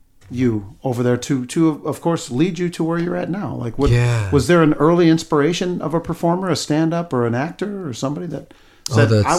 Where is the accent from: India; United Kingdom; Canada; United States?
India; Mumbai, Maharashtra; When I grew up on the streets of Mumbai